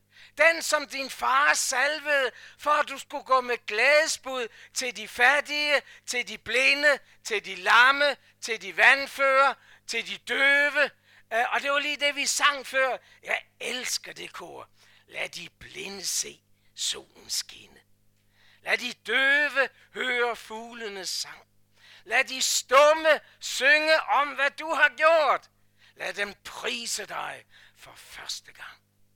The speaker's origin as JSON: {"language": "Danish", "town": "Copenhagen", "region": "Capital Region", "country": "Denmark", "tie": "born or raised there", "said": "Der hvor jeg voksede op i den kirke, jeg voksede op i København"}